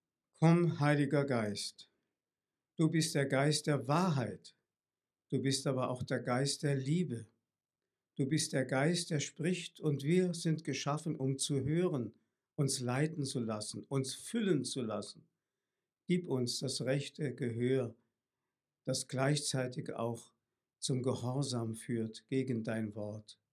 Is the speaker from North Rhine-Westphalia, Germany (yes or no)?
no; Fulda, Hesse, Germany; Ich komme aus dem Bistum Fulda und Fulda ist sogar mein Heimatort oder Schicksalsort gewesen oder geworden. Ich bin nämlich dort geboren.